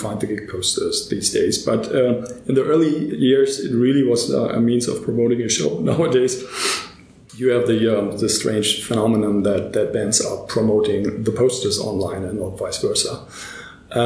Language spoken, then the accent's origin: English; Hamburg, Germany; And I was born and live in Hamburg.